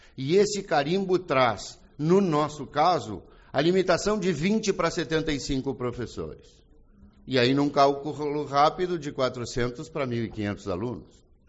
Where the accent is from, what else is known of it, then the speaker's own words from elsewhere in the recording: Uruguaiana, Rio Grande do Sul, Brazil; Eu sou uruguaienense, nasci em Uruguaiana, me orgulho da comunidade onde vivo